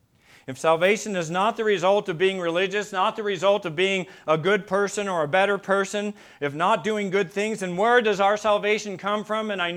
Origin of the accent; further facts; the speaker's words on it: Seal Beach, California, United States; As a youngster, I was born in Long Beach, California, lived in Seal Beach, California, and I'd be taken out to the beach